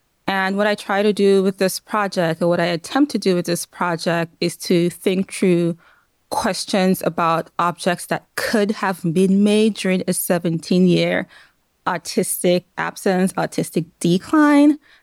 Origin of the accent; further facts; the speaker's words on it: Edo, Nigeria; English is a second language; Yes, I grew up in Nigeria. I am from a small state known as Edo State.